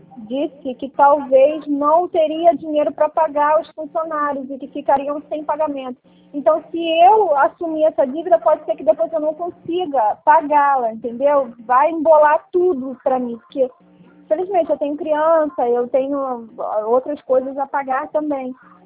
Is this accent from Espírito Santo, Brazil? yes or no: no; São Pedro da Aldeia, Rio de Janeiro, Brazil; Não, ele é de Cabo Frio, eu sou de São Pedro.